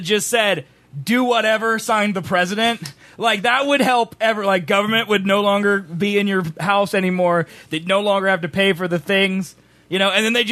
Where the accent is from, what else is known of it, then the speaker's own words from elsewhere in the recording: Canada; A mirror about America makes me glad I'm Canadian.